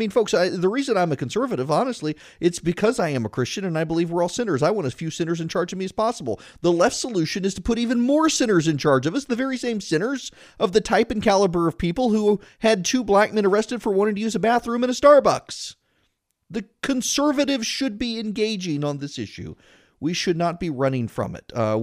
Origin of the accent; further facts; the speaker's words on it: United States; I want the medium coffee. I don't want the grande. I'm an American. I'm in America.